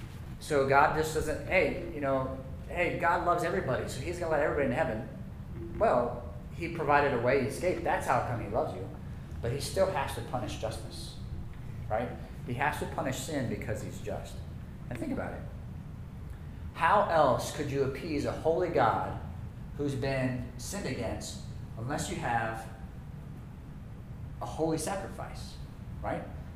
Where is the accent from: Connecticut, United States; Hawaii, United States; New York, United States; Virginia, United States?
Hawaii, United States; I grew up in Hawaii, okay?